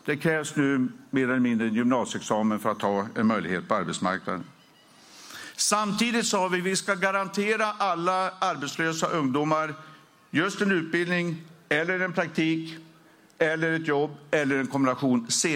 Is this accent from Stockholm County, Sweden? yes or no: no; Örnsköldsvik, Västernorrland County, Sweden; Jag växte upp i Ångermanland, i Sunnersta och i Örnsköldsvik.